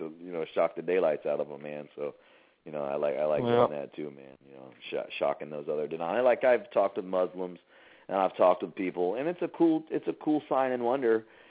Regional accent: United States; I'm from America, man. How can I speak in this language?

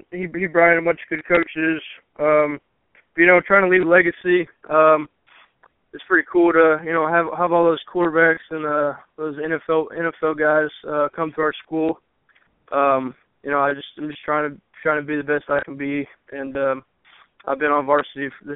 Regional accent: Columbus, Ohio, United States; also born or lived in Washington / Germany; now in San Antonio, United States; I'm from Yeah, Columbus, Ohio. But my dad's in the Army. So, you know, I've been in Washington, Germany a couple of times. Our last assignment was in San Antonio.

